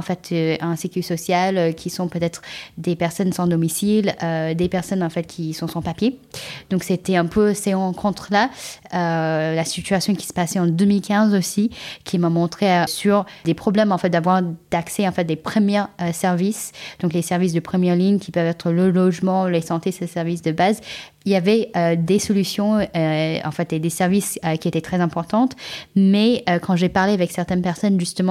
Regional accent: California, United States; also born or lived in China; Mais je suis née en Chine, j'ai grandi aux États-Unis en Californie, et j'avais eu la chance de pouvoir aller à Stanford pour mes études universitaires.

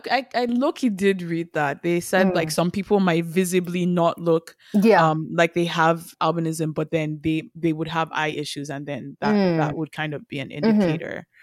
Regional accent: Nigeria; my experience growing up in Nigeria

